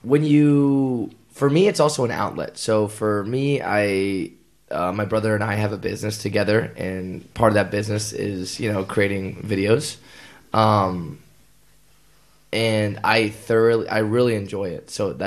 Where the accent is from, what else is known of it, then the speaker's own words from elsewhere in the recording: California, United States; I come from California and America, and I went to, people think I'm from Hawaii, but I'm actually, I went to college, university in Hawaii